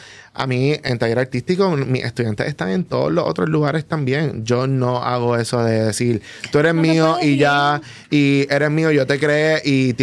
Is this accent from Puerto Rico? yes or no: yes; Puerto Rico; en nuestra realidad como puertorriqueños